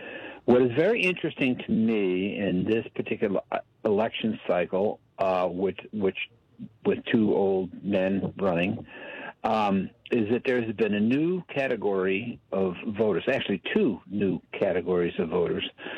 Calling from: Washington, United States; I'm in Washington State, and I'm from

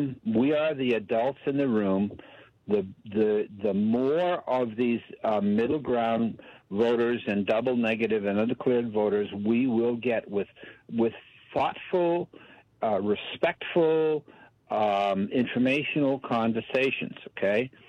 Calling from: Washington, United States; I'm in Washington State, and I'm from

